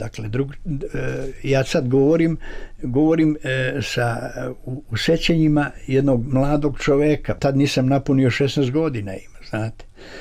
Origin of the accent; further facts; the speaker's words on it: Slovac, Šumadija and Western Serbia, Serbia; A ja sam u tom trenutku bio u svom selu, ja sam iz Slovca kod Valjeva, to je 70 km od Valjeva.